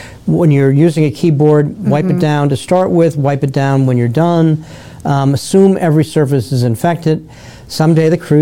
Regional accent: Florida, United States; So as a Floridian, that's not so bad, but as an American, that's not good.

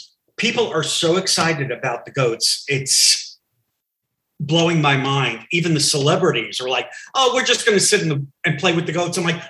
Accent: New York, United States; growing up in New York, I would watch creature features and chiller theater as a kid

